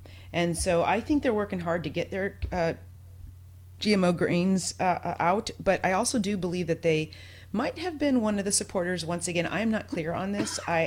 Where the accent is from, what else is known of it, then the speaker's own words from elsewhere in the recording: Michigan, United States; look, I'm from Michigan. Battle Creek, you know, was right, you know, we lived close to Battle Creek, and that was the home of Kellogg's.